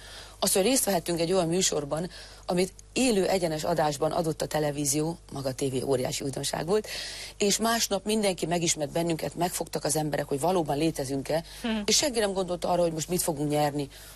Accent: Eger, Heves, Hungary; Egerből, Egri vagyok, mondjuk elindulni Sopronba.

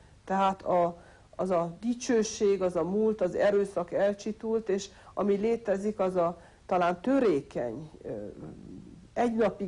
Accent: Hungary; mindenhol, ahol mondtam, hogy Magyarországról vagyok és Magyarországról származok

